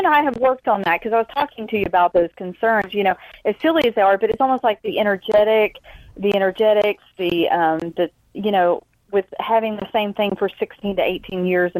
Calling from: Georgia, United States; from Georgia.

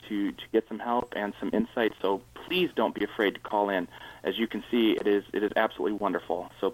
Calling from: Michigan, United States; Yes, I'm calling from Michigan, and fellow listeners, please call in.

